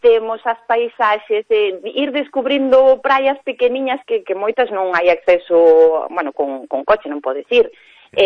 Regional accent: Galicia, Spain; Eu son daqui da Costa da Morte toda a vida.

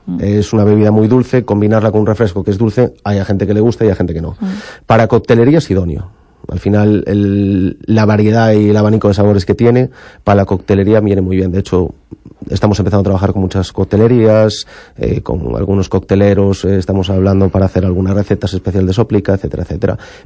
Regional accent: A Coruña, Galicia, Spain; La Coruña al final es de donde soy, de donde trabajo principalmente

